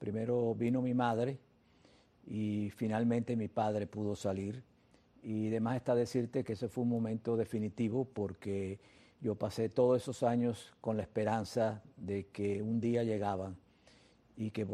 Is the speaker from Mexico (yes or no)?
no; Cuba; now in United States; Cuando yo llegué de Cuba